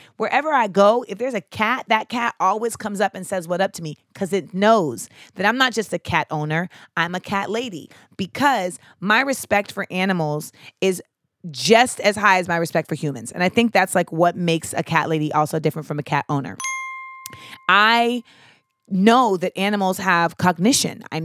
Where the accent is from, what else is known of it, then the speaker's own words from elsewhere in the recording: Grenada; that's kind of like how a lot of the pets in where I grew up in Grenada were like existing